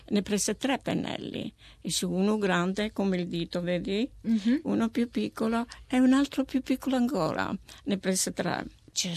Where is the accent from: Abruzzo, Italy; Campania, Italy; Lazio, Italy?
Abruzzo, Italy; Pacentro; now in Northcote, Australia; Comprai un altro canvas e feci il mio paese Pacentro, e quindi sta nella mostra.